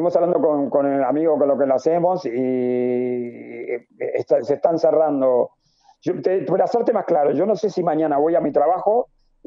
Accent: Uruguay; also born or lived in Catalonia, Spain; now in Spain; Yo soy medio uruguayo y medio catalán. Llevo casi el mismo tiempo, un poquito menos en Cataluña que en Uruguay, pero me siento muy catalán en un punto, ¿no?

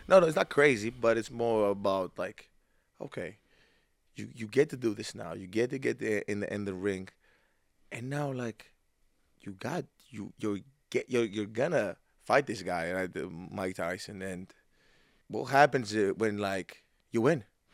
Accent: Greece; my parents are both from Africa. I was born and raised in Greece, obviously, but my parents are both from Africa, from Nigeria.

